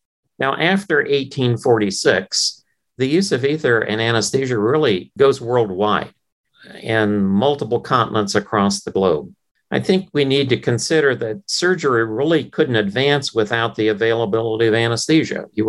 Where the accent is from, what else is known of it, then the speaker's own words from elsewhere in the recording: Indiana, United States; I'm from Indiana, so I'll make that point.